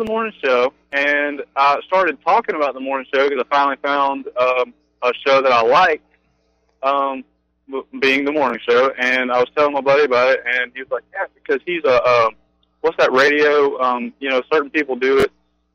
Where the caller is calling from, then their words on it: Prattville, Alabama, United States; I'm in Prattville.